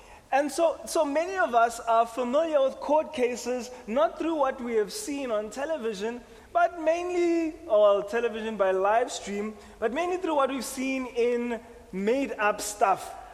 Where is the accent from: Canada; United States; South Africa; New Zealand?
South Africa; as a South African, and I mean in my limited knowledge, South Africans, we haven't really been exposed to the screening of criminal court cases until recent years.